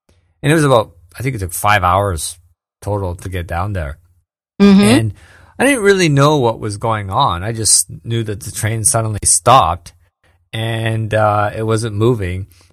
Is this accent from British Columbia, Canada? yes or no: yes; Vancouver, British Columbia, Canada; if that happened back in my hometown of Vancouver